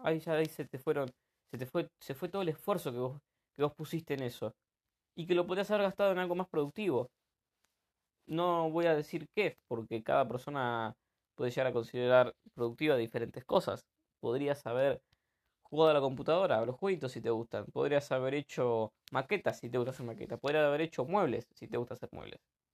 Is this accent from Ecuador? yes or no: no; Argentina; entre las 44 millones de personas que somos los argentinos